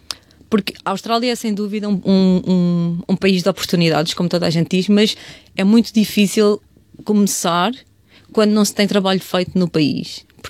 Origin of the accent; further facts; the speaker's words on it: Barriosa, Guarda, Portugal; moved away as an adult; now in Lisbon, Portugal; Sou de uma aldeia da Serra da Estrela, do Conselho de Ceia, chamada Barriosa, mas desde que fui estudar para a universidade em Lisboa, acabei por ficar em Lisboa e nessa zona, principalmente à beira do mar, que eu gosto muito. E sim, sou de Portugal